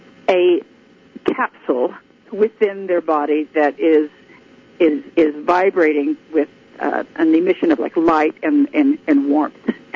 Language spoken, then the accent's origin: English; Oklahoma, United States; growing up in Oklahoma, I was raised and taught by my family, who have, in addition to being educators, were also farmers